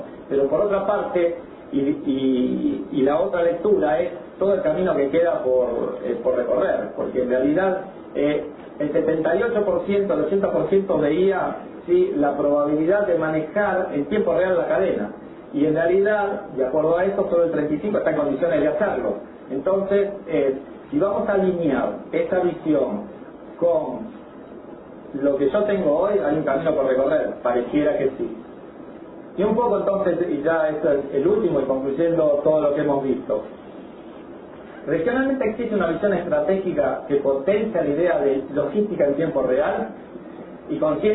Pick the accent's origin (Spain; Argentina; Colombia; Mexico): Argentina; está en parte de nuestro ADN analizar proyectos como argentinos de corto plazo